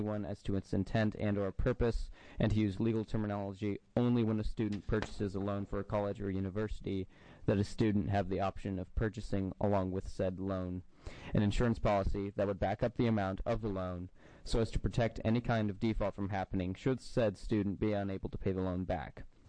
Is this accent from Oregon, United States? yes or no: yes; Bend, Oregon, United States; from Bend.